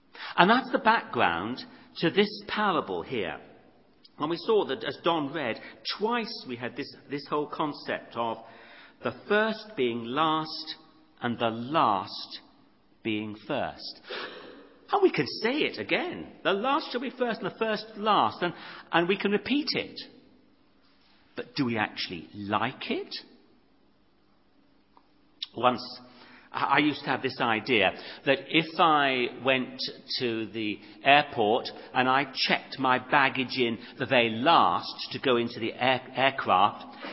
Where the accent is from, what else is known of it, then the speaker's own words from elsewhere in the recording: United Kingdom; Now, as a British person, to my mind, that wasn't fair.